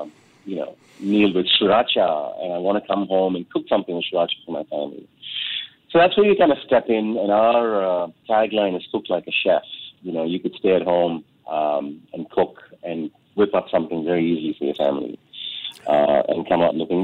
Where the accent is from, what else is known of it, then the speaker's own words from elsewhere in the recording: India; now in United States; Indians love all things spicy, and I remember as an Indian in the U.S., my go-to comfort food was always Mexican.